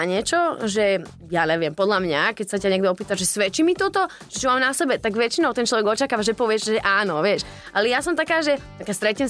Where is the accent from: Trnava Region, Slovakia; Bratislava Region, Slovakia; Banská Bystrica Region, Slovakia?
Trnava Region, Slovakia; Trnava; now in Piešťany, Slovakia; Ja som mal z Trnavy.